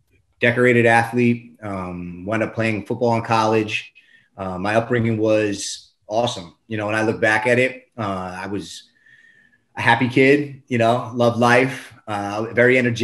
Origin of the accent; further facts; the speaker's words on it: Westwood, New Jersey, United States; I am from, I was born and raised in Westwood, New Jersey. Small little town. Good community though, grew up with a, you know, good family, great friends, played a lot of sports.